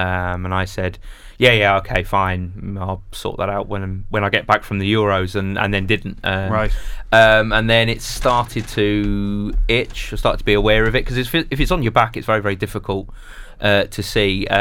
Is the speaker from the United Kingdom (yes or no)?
yes; Leytonstone, London, United Kingdom; born there; I was born in Leightonstone. They were my local team.